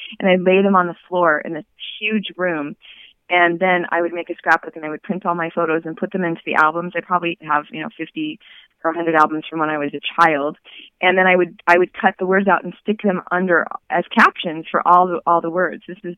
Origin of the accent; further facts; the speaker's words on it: California, United States; So my whole dream was to move from Northern California, where I grew up in Silicon Valley, down to Los Angeles